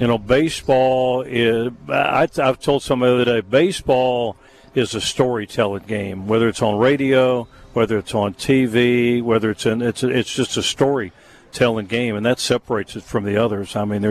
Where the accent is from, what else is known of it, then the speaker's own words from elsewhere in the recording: Cincinnati, Ohio, United States; You know, I grew up outside of Cincinnati, and one of the biggest days of the year